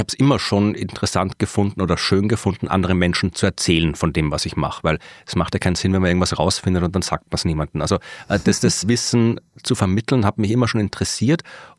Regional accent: Austria; dass ich als Österreicher diese Podcasts mache.

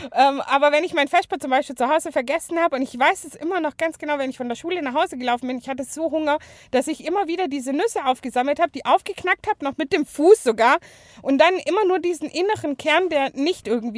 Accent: Italy; ich habe meine Pizza tatsächlich ohne Käse bestellt, was dann die Leute immer total merkwürdig fanden als Italiener.

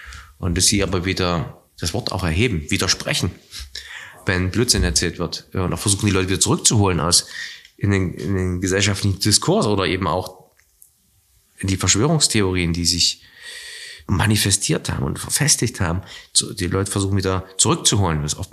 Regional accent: East Germany, Germany; meine Heimat DDR.

